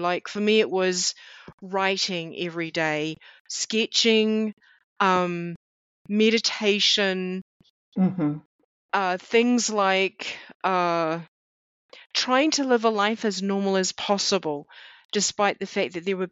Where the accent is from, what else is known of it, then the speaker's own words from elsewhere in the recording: New Zealand; I'm originally from New Zealand.